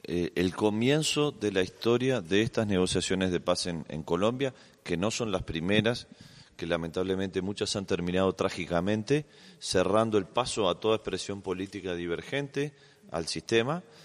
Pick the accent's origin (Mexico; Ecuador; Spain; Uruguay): Uruguay; porque vengo de Uruguay